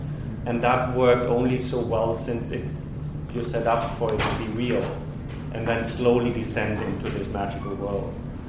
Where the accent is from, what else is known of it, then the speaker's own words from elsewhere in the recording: Hamburg, Germany; English is a second language; where I grew up in Germany, in Hamburg, in the north, it rains a lot. Like, it's known for being overcast 80% of the year.